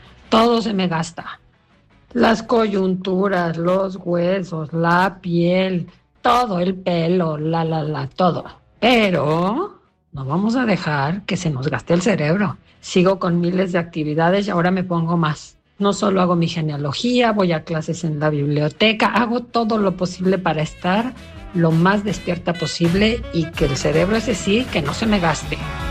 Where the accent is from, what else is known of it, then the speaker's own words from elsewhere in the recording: Las Vegas, Nevada, United States; de Las Vegas. Pues esto de tener 68